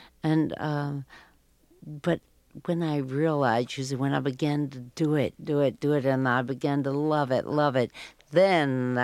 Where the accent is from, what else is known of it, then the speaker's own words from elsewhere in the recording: the South, United States; also born or lived in Illinois; And I was from the South, you see, and women in the South, we flirt. We're brought up that way. I'd had 2 years at Northwestern University outside of Chicago. And then I came to New York